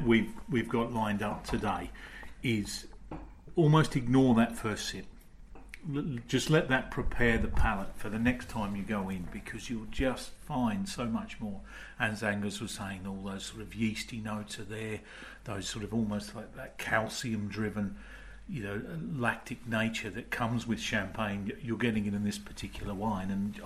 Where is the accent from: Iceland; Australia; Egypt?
Australia; being Australian